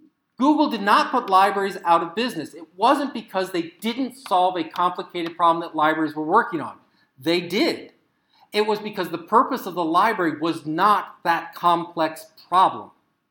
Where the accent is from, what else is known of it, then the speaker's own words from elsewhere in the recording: Syracuse, New York, United States; I come from Syracuse, New York, and you might go, oh, Syracuse, yeah, that's a city, right?